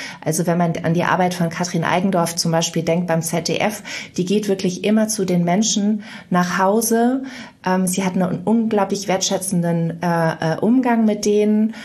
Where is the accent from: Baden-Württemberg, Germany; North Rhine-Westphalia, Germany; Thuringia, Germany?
North Rhine-Westphalia, Germany; Mönchengladbach; nach meinen ersten Schritten bei der Lokalzeitung in Mönchengladbach, wo ich aufgewachsen bin, bin ich dann nach Bonn gekommen